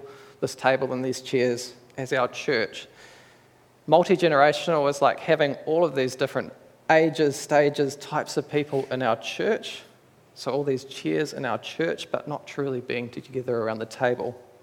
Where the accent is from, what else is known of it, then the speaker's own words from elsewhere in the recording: New Zealand; accent: Kiwi; with my Kiwi accent, difference and difference, and that's not up, but that's right, are pretty much the same word.